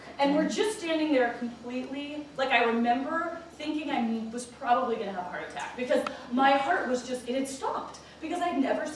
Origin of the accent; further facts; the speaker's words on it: Chicago, Illinois, United States; I grew up singing